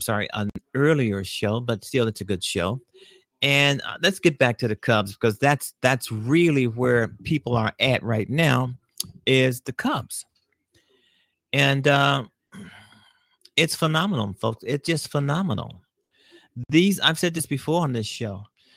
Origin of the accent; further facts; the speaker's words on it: Chicago, Illinois, United States; Because I'm a Chicagoan, and I live in Chicago, of course.